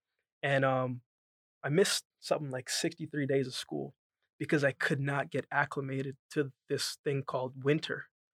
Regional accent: Negril, Westmoreland, Jamaica; I was born in Jamaica, Save Lamar, Jamaica, but I grew up between Westmoreland and Negril. So I spent a lot of time with my grandparents

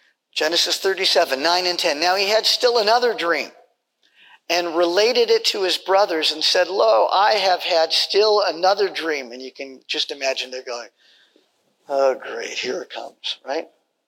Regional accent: California, United States; now in Washington, United States; I'm from California, but I moved up to Washington State.

